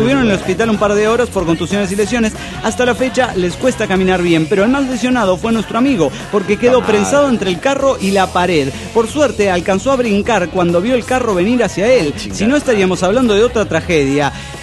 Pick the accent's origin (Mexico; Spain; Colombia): Mexico; Mexico City; soy el mochilero del DF mexicano.